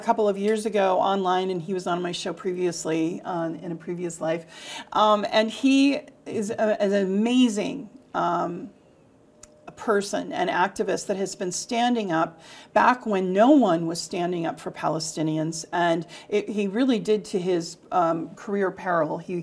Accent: United States; Yeah, you know, as an American, I can say that I'm saddened.

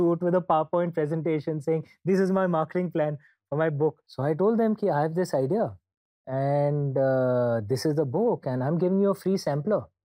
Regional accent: Odisha, India; also born or lived in Mumbai / Tamil Nadu; Early years were in Odisha, western Odisha, close to Rourkela, the Naxal-infected area.

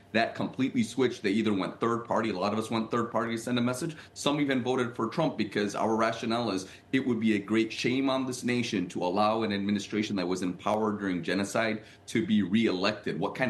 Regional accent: United States; as an American, I wish it was the genocide issue that determined this election.

